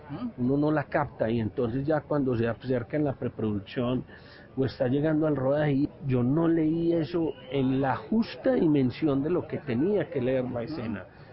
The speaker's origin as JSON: {"language": "Spanish", "town": "Medellín", "region": "Antioquia", "country": "Colombia", "tie": "born or raised there", "said": "yo es que en Medellín sí es mi tierra"}